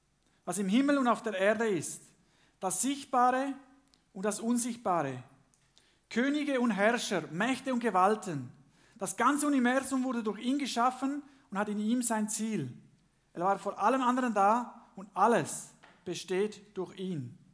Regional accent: Switzerland; Auch bei uns in der Schweiz, obwohl wir es mega gut haben, wir sind reicher als ein Großteil von der ganzen Welt, selbst die Ärmsten unter uns.

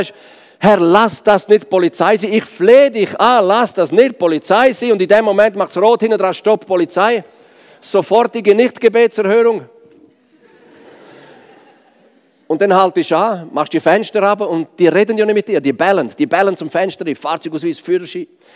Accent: Switzerland; als Schweizer weiss man, man überfährt keine doppelte Sicherheitslinie

